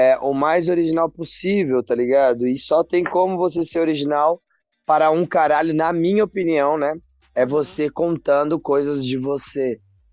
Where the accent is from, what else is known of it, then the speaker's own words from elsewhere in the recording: Taboão da Serra, São Paulo, Brazil; Eu achava que Taboão da Serra era um bagulho e minha quebrada era o meu limite.